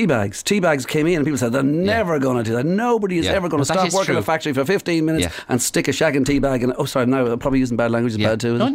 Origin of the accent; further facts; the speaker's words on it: Dublin, Leinster, Ireland; I was brought up in Mount Marion in Dublin.